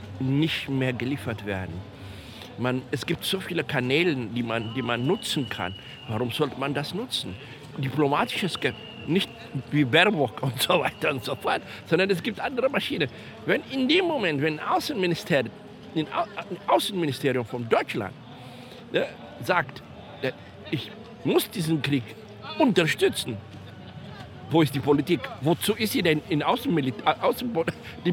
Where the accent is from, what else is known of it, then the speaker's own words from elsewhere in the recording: Ethiopia; German is a second language; moved away; Ich komme aus Äthiopien und keiner spricht davon.